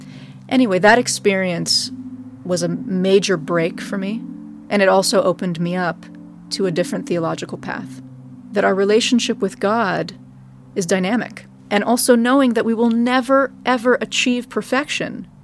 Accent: California, United States; kid in Central California. And I always had a very strong Jewish identity with almost no content. I was raised in the Reform movement

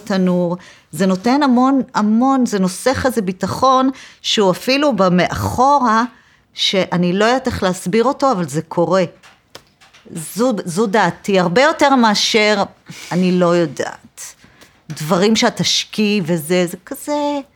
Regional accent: Hadera, Haifa District, Israel; now in Tel Aviv, Israel; גדלתי, נולדתי בחיפה, גדלתי בחדרה, בגיל 8 עברנו לחדרה, והייתי שם עד גיל 18, ומגיל 18 אני בתל אביב.

